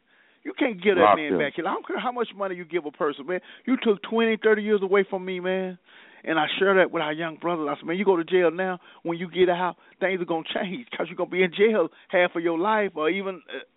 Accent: Dallas, Texas, United States; We grew up in South Dallas, and we knew some of the good side and the bad side

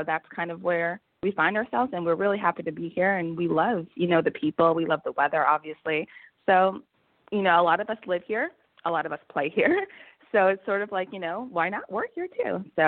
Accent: Brooklyn, New York, United States; now in Los Angeles, United States; So yeah, but I'm from Brooklyn. So to come from Brooklyn to LA was a big transition as it was.

